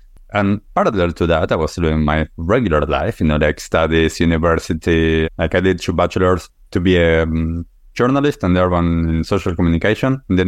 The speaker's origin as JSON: {"language": "English", "country": "Argentina", "tie": "born or raised there", "said": "So I grew up in Argentina. Typical childhood, you know, sports, school, you know, all of those things."}